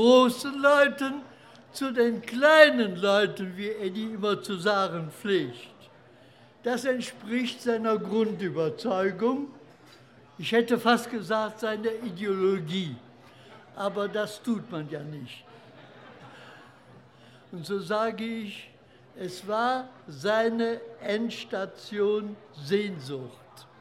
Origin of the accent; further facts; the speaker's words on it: Mönchengladbach, North Rhine-Westphalia, Germany; Ich kam 1992 von Bonn zurück nach Mönchengladbach. Gladbach ist meine Heimatstadt.